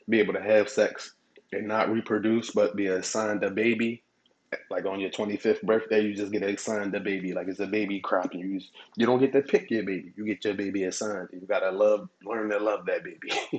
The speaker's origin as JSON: {"language": "English", "town": "Philadelphia", "region": "Pennsylvania", "country": "United States", "said": "I'm sorry, I'm from Philly, so that's how a female sound to me."}